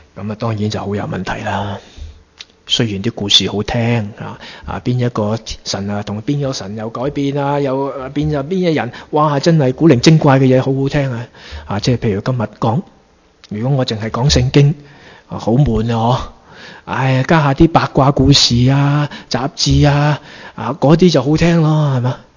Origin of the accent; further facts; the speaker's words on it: China; 你说我们中国人为什么经历了文革这么痛苦那几天，那十多年呢？